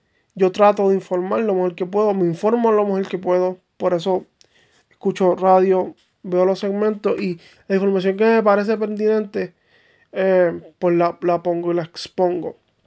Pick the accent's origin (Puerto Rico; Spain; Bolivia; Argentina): Puerto Rico; Yo creo que Puerto Rico, desde mi percepción como puertorriqueño, lo digo con mucha responsabilidad.